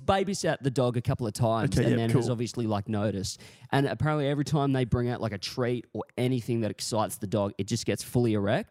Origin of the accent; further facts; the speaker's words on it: Melbourne, Victoria, Australia; oh, no, I'm in I'm from Melbourne.